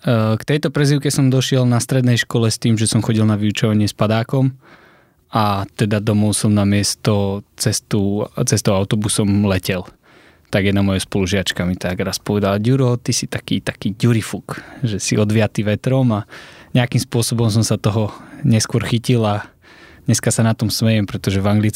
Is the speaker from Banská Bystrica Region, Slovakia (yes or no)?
yes; Kremnica, Banská Bystrica Region, Slovakia; born or raised there; also born or lived in Stará Ľubovňa